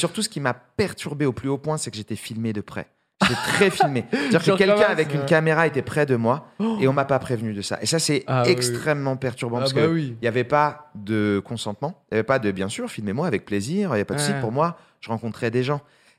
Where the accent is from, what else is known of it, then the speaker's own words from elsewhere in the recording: France; accent: French; J'ai un accent français et tout.